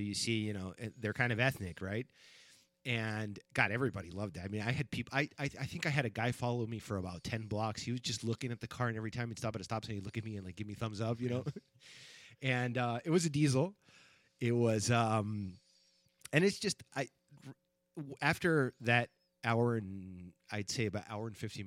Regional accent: Spain; moved away as an adult; I lived in Spain from the age of, well, I was born in Spain, but I lived in Spain from the age of 13 until I was about 26 or 27.

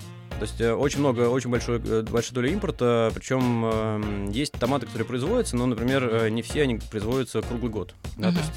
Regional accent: Moscow, Russia; Ну, я сам не из Новосибирска, а из Москвы.

